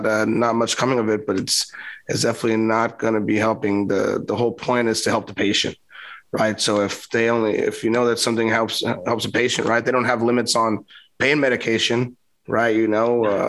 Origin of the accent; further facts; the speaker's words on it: California, United States; for my home state of California